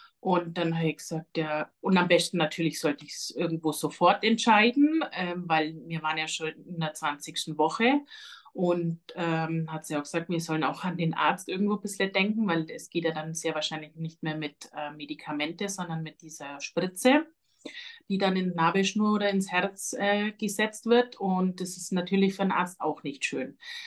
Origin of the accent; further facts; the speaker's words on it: Bavaria, Germany; Der ist bumper gesund, wie man bei uns in Bayern sagt.